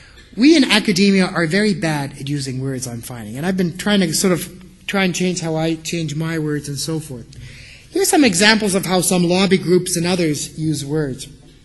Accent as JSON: {"language": "English", "town": "Montreal East", "region": "Quebec", "country": "Canada", "tie": "born or raised there", "said": "I grew up in Montreal East"}